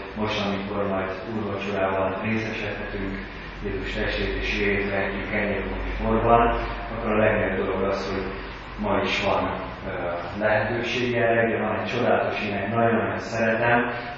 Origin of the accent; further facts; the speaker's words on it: Budapest, Hungary; born there; Budapesten születtem, és tanulmányaimat is tulajdonképpen ott végeztem.